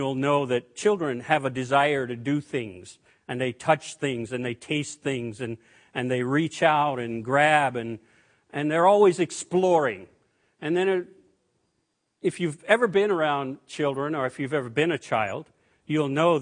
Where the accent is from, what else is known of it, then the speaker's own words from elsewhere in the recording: Louisiana, United States; also born or lived in Seattle; And I'm from Louisiana. And so for 48 years, I had been disappointed. And for 6 years, I lived in the Seattle area.